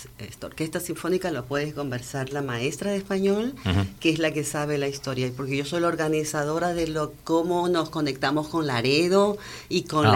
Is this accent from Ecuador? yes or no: yes; Ecuador; now in Germany; yo soy de Ecuador. Y vivo hace 38 años en Alemania. Uh-huh. Casada y tengo dos hijos.